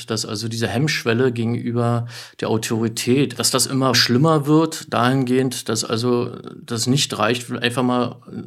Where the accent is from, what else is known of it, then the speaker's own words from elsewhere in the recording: Berlin, Germany; Ich komme aus Berlin, bin von Beruf Schwimmmeistergehilfe, mache das jetzt mittlerweile seit 29 Jahren